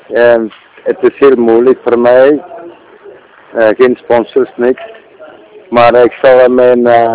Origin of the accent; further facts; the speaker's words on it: Limburg, Netherlands; Ik ben van Limburg en ik ben nu in Griekenland met de fiets.